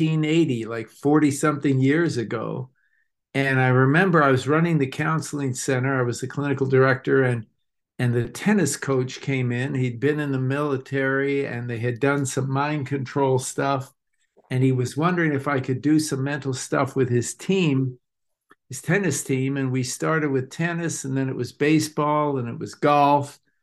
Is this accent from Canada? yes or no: yes; Canada; when I left Mississippi State, I moved back to Canada. I'm originally Canadian